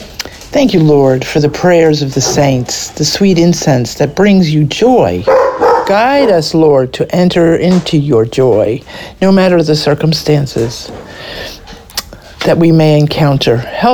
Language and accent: English; Georgia, United States; from Georgia, invited by Susan in 2012.